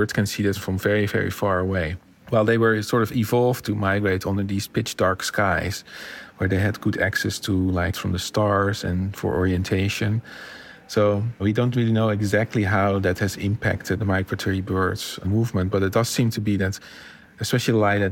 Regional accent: Haarlem, North Holland, Netherlands; English is a second language; I grew up in the Netherlands, close to the sea in the city of Haarlem.

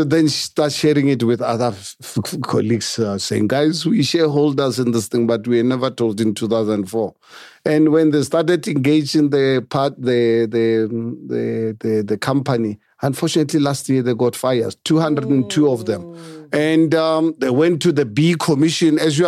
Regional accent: Amanskraal, South Africa; when I grew up in Amanskral, in our village, we had no running water from the taps.

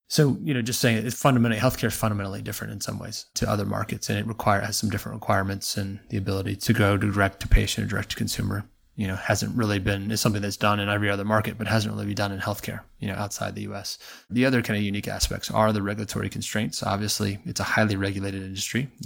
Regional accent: United States; moved away as an adult; now in United Kingdom; and you can tell by my funny accent, I'm an American. So I spent, you know, 10 years working in the US healthcare system before coming here for the last 11 years working in the UK and Europe.

